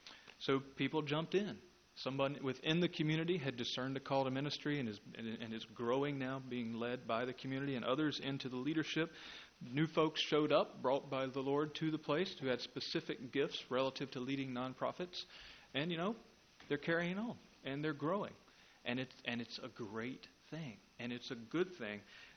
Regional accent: Charlotte, North Carolina, United States; Well, I didn't want to come down there because it was in Charlotte, and I grew up in Charlotte, and I figured I was done with Charlotte.

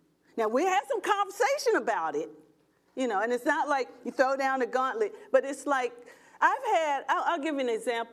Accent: United States; my experience as African American is, why is it that we are the ones who always have to adjust to what white people want to do?

